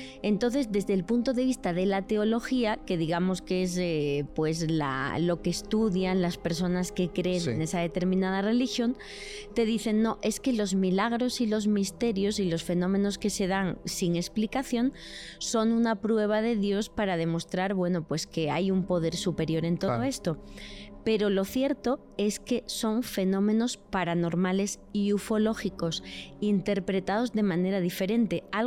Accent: Extremadura, Spain; Y entonces de repente vas a muchos pueblos de mi tierra, Extremadura, sí, España

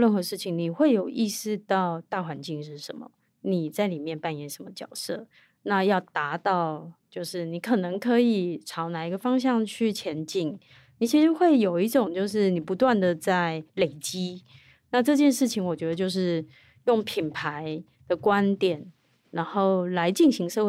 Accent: Wanhua, Taipei, Taiwan; born there; 跟我出生的地方万华那边的一个八十几年的老旧菜市场去提议

